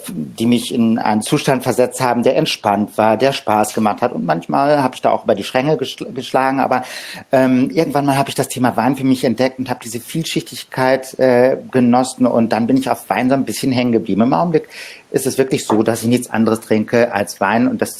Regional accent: Hamburg, Germany; Als Hamburger hört man natürlich Telemann.

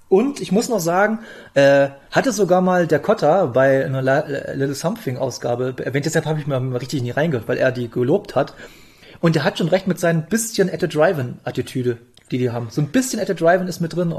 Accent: Bautzen, Saxony, Germany; ich komme hier aus Bautzen

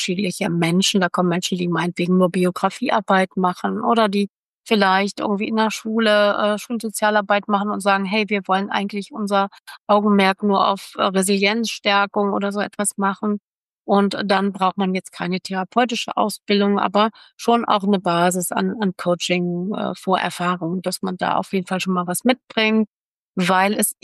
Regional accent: Namibia; now in Germany; Ich bin ja in Namibia aufgewachsen, bin aber Deutsche und weiß.

